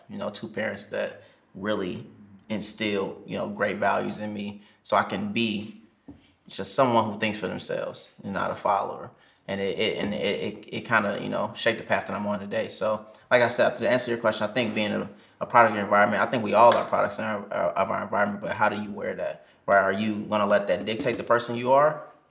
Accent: Chicago, Illinois, United States; also born or lived in Atlanta; I used to claim I was from Atlanta because I hated being from Chicago. I was born in Atlanta

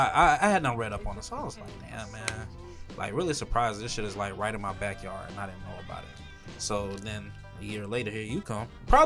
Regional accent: Jacksonville, Florida, United States; I grew up in Jacksonville.

